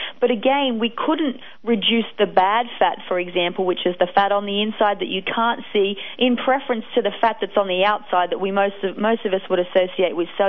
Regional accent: Australia; also born or lived in Ohio; now in Baton Rouge, United States; No, I'm from Australia, actually.

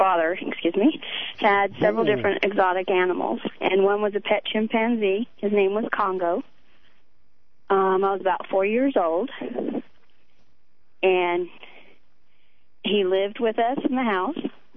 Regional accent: California, United States; we're from California, and he wanted a petting zoo, I guess, for small children.

